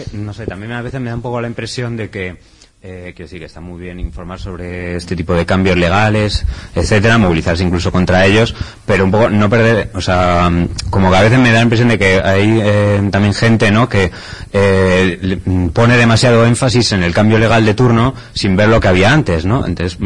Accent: Madrid, Community of Madrid, Spain; yo soy de Madrid y me he tirado 10 años mirando en diferentes colectivos

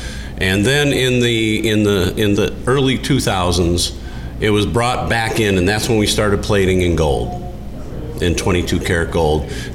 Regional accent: Minnesota, United States; I grew up in Minnesota. I live in St. Paul.

